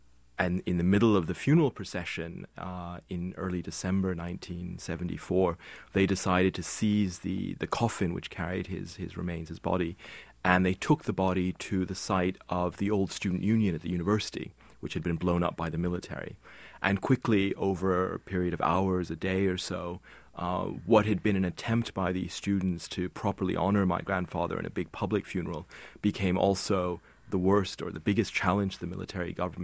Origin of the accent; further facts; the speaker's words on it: Riverdale, New York, United States; also born or lived in Burma; it was as much growing up in Burma as it was growing up in New York.